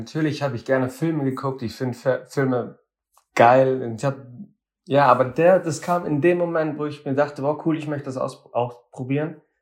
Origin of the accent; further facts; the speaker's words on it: Ingolstadt, Bavaria, Germany; born there; now in Munich, Germany; Ich bin in Ingolstadt geboren